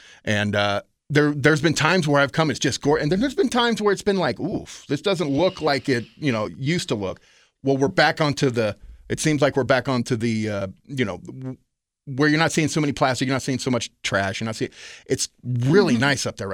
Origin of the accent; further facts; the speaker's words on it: Oregon, United States; I grew up in Crater Lake's background, in the backyard of Crater Lake.